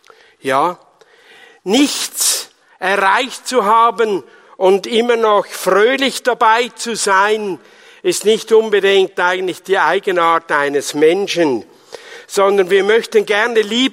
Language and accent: German; Dinhard, Zurich, Switzerland; Ich komme aus der Nähe von Winterthur, aus Dienhard bei Seuzach. Bin eigentlich dort in der FEG in Seuzach.